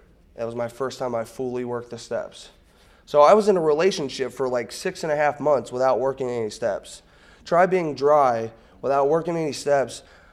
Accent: Florence, Kentucky, United States; I'm from Florence, Kentucky.

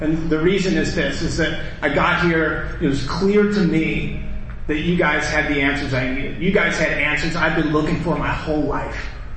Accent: Mesa, Arizona, United States; I'm from Mesa

